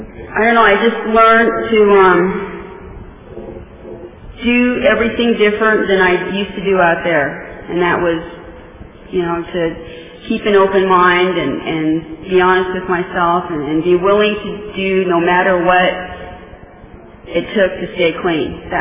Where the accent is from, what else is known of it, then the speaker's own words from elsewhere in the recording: Washington, United States; now in California, United States; You know, I'm from Washington State originally, but I ended up with a California sponsor when I first got clean.